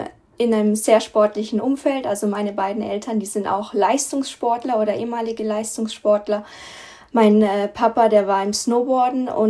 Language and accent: German; Austria; also born or lived in Switzerland / Belgium; now in Germany; Ich habe in München studiert und natürlich dann dort auch gearbeitet. Bin aber aufgewachsen in Österreich, in der Schweiz, in Belgien, war auch in den USA für ein Jahr für mein Studium als Austausch, war auch in Australien unterwegs